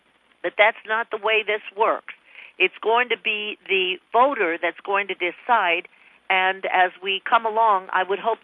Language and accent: English; Texas, United States; born and bred in Texas, I'm going to be able to take care of that border security issue right off the bat.